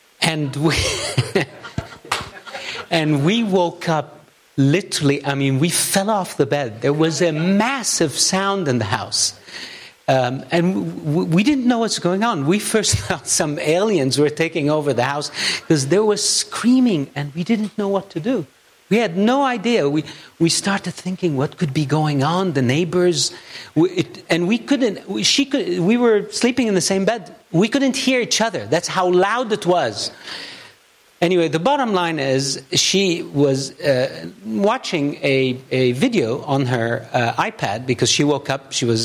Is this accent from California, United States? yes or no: yes; Los Angeles, California, United States; It is good to be in my region, my personal region, and here in LA, my hometown.